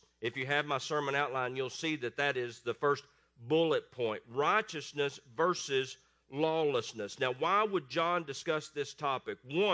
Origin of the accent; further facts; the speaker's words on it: Tennessee, United States; accent: East Tennessee; as you can tell from my accent from East Tennessee.